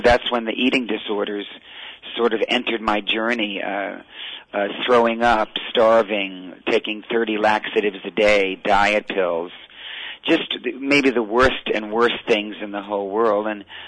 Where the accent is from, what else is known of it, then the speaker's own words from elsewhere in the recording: New Orleans, Louisiana, United States; I was raised in New Orleans, Louisiana, where we ate a great deal of fried foods